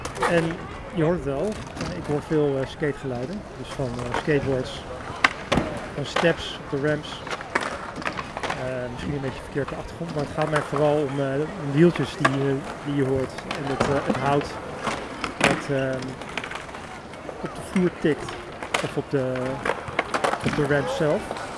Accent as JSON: {"language": "Dutch", "town": "Amsterdam", "region": "North Holland", "country": "Netherlands", "said": "Ik woon in Amsterdam en een van de dingen die ik als Amsterdammer doe is, ik fiets vaak door rood licht."}